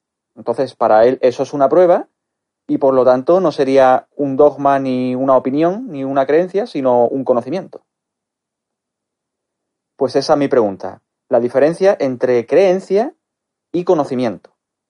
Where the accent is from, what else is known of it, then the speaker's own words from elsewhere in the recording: Málaga, Andalusia, Spain; soy de Málaga.